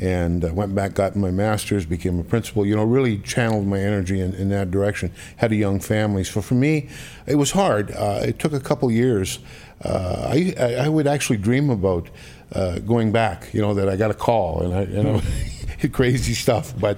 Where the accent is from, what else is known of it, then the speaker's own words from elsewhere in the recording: Canada; I knew that I could probably play a long time as a Canadian offensive lineman that could play multiple positions.